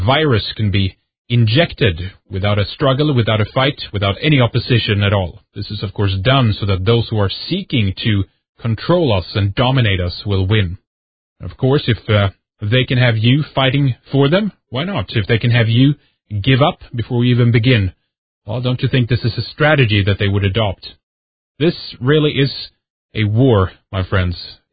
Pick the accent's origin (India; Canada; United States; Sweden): Sweden; English is a second language; I'm from Sweden.